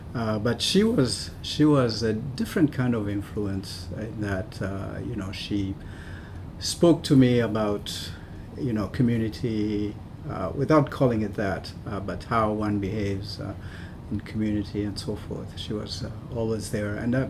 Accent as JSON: {"language": "English", "country": "Burundi", "tie": "born or raised there", "also_born_or_lived": "Uvira, Congo", "said": "Though I was born in Congo, in Uvira, in the city of Uvira, when I became conscious of things, we were in Burundi, we were living in Burundi, and my family lived there for quite some time."}